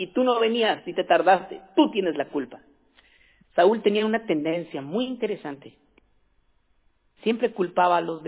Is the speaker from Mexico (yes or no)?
yes; Mexico; Pero de donde yo soy, sin cobrarte $250, te cobran $200 pesos mexicanos y te pasan un pedazo de rama y te limpian.